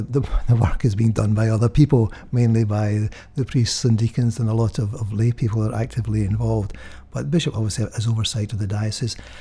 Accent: Motherwell, Scotland, United Kingdom; I'm actually from Lanarkshire. I was born and brought up in Motherwell

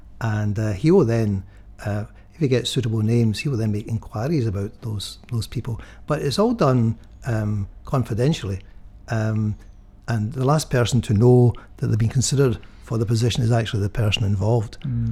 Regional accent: Motherwell, Scotland, United Kingdom; I'm actually from Lanarkshire. I was born and brought up in Motherwell

